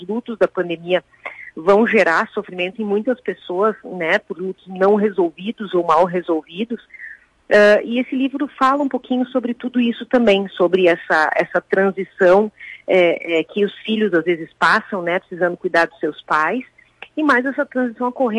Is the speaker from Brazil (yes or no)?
yes; Caxias, Brazil; born there; eu vou fazer com muito orgulho uma tarde de autógrafos em Caxias, que é a minha cidade natal